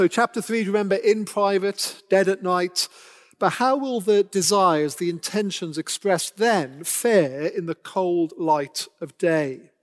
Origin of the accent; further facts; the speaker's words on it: Wales, United Kingdom; I don't know if they have the great privilege of being Welsh, as I am.